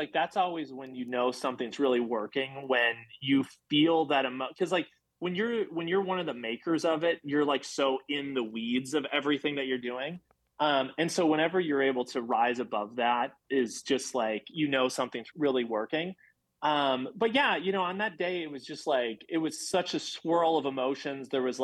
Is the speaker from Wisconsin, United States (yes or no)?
yes; Wisconsin, United States; obviously as a Wisconsin person, I would love to see that spread to my home state.